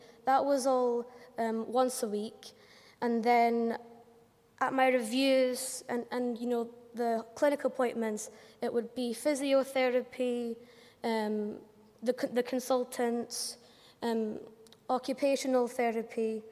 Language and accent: English; Edinburgh, Scotland, United Kingdom; now in Glasgow, United Kingdom; I'm 19 years old. I grew up in Edinburgh, but I now live in Glasgow as a college student.